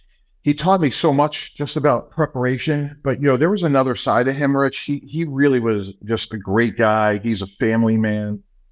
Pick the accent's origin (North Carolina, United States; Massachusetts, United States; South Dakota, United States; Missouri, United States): Massachusetts, United States; Boston; also born or lived in New York; I was born in New York, but when right now my dad got a job in the Boston area, and, you know, that's what I consider my hometown.